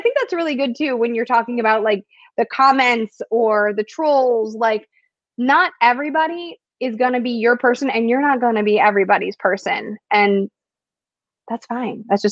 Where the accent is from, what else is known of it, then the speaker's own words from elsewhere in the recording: Chicago, Illinois, United States; For years, I'm from Chicago, he's from Chicago, he lived in Chicago.